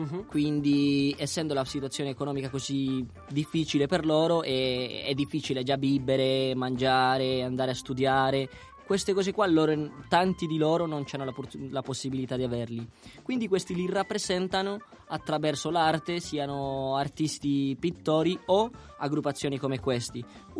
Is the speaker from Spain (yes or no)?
no; Bogotá, Colombia; poi vengo da Bogotà, proprio la capitale, che è una città da 10 milioni di abitanti